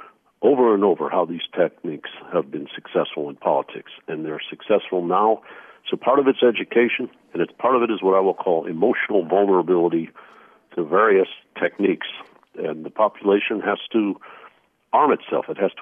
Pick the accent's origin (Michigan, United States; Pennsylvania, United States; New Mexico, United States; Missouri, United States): Michigan, United States; I grew up in Michigan.